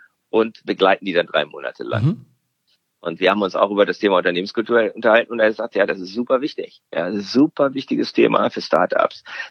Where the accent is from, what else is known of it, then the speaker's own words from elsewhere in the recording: Sweden; German is a second language; Ich als Schwede